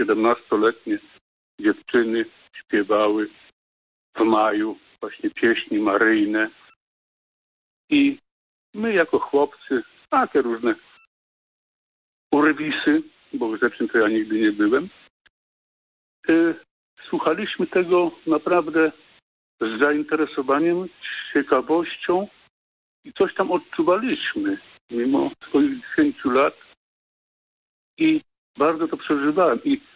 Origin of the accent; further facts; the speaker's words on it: Warsaw, Masovian Voivodeship, Poland; urodziłem się, wychowałem się na przedmieściach Warszawy.